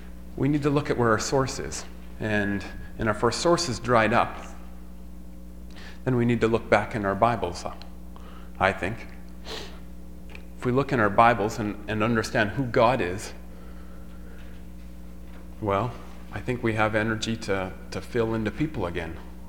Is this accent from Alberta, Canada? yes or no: yes; Boyle, Alberta, Canada; Where I grew up in Boyle, Alberta, we had a creek that ran through the yard.